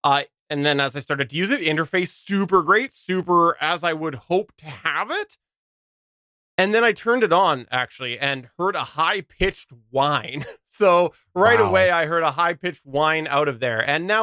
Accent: Canada; that's not just because I'm Canadian.

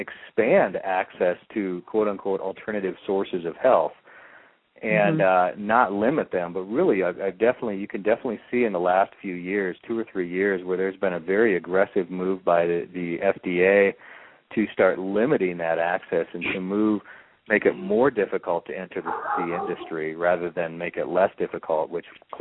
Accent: United States; as an American, I do think we should have maximum education

